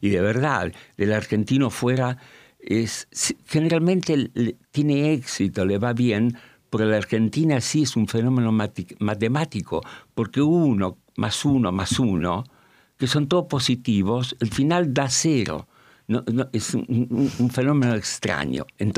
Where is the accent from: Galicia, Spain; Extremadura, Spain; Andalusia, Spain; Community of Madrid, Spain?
Community of Madrid, Spain; Madrid; Y nosotros somos madrileños.